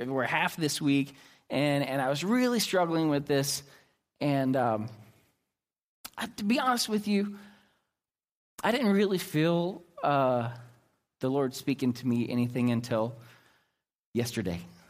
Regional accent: Oklahoma, United States; because I'm from Oklahoma as well

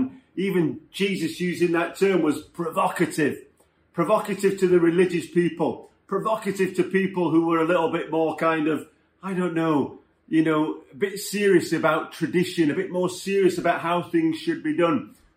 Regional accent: Sheffield, Yorkshire and the Humber, United Kingdom; I'm from Sheffield. So there was a clash of the North and South immediately.

